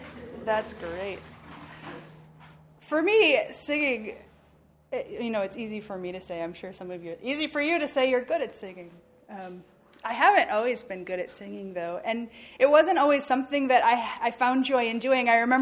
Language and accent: English; South Dakota, United States; I grew up in South Dakota, so there would be snow and trees getting ready.